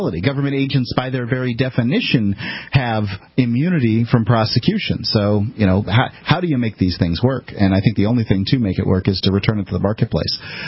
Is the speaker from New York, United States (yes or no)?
no; Florida, United States; I'm from the Gulf Coast to Florida